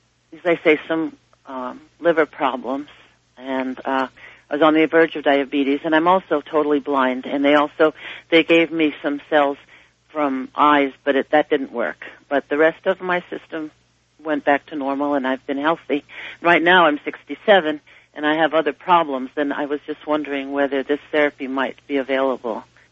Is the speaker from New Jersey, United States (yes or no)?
yes; New Jersey, United States; I'm from New Jersey.